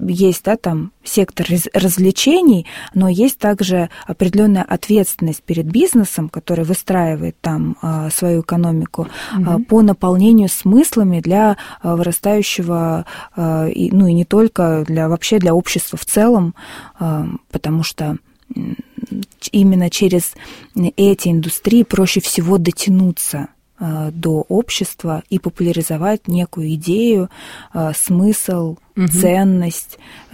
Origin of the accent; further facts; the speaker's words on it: Magadan, Magadan Oblast, Russia; born there; И я родилась в Магадане.